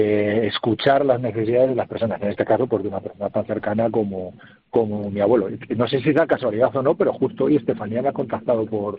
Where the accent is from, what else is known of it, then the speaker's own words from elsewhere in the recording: Castile and León, Spain; en mi pueblo, que está en una área que une pues León con Valladolid